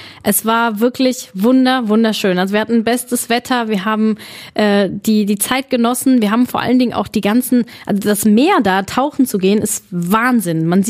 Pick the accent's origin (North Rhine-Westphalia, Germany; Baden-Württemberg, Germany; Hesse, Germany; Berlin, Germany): North Rhine-Westphalia, Germany; Hürth; also born or lived in Cologne; Also ich bin in Hürth ja aufgewachsen. Ich bin zwar in Köln geboren, aber bin dann, ich glaube, da war ich 3 Jahre alt oder so, sind wir nach Hürth gezogen. Und da bin ich zur Schule gegangen.